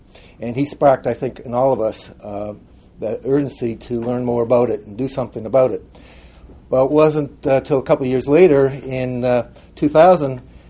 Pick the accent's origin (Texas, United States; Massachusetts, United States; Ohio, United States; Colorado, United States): Massachusetts, United States; also born or lived in Cambridge; I'm from North Shore of Massachusetts. Born in Cambridge, right across the river, back during World War II.